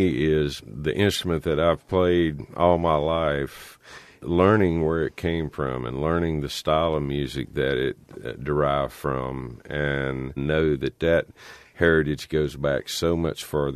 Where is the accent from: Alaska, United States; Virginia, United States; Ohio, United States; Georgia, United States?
Virginia, United States; Meadows of Dan; I'm from Meadows of Dan, Virginia. I am a professional banjo player, have been for 35 years.